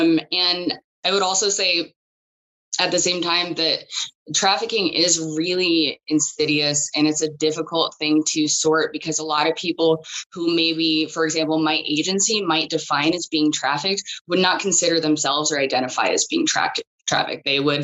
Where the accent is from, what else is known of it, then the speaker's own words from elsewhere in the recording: Portland, Oregon, United States; also born or lived in Palo Alto; I was born in Palo Alto, but I've lived here since I was a kid. So I lived in some housing projects in Southwest Portland.